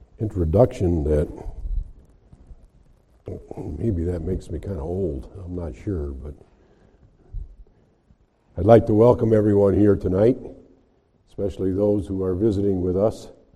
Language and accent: English; Midwest, United States; I come from the Midwest, and the people that were taught concerning this reformer named him Augustine, and that's normal for me.